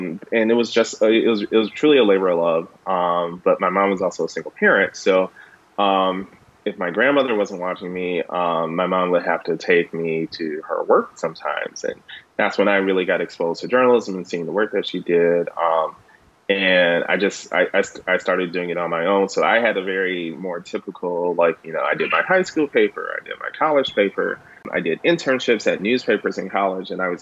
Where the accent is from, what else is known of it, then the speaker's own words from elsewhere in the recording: Detroit, Michigan, United States; We're from Detroit, and she worked at a Black newspaper. She worked at the Michigan Chronicle.